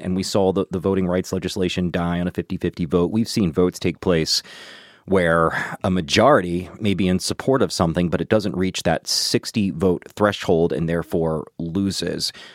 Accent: Covington, Kentucky, United States; He was also postmaster in Covington in Kentucky across the river here, my hometown

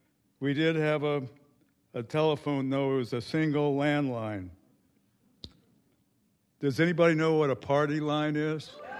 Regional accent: Jacksonville, Florida, United States; now in Kodiak, United States; I grew up in Jacksonville, Florida, and when I go back to visit my sister occasionally, I always get the question from my schoolmates, why do you live in Kodiak, Alaska?

